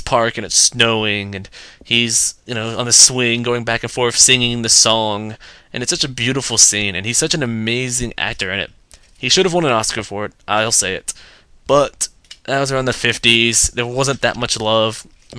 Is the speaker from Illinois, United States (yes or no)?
no; North Carolina, United States; Being from the South, I have to deal with it a lot. Tell people I'm from North Carolina, they're like, really there?